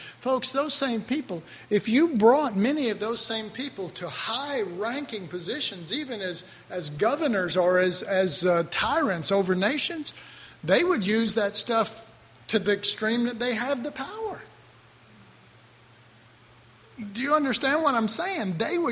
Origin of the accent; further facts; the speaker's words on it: Dallas, Texas, United States; I mean, I grew up in Oak Cliff, folks. Oak Cliff is evil.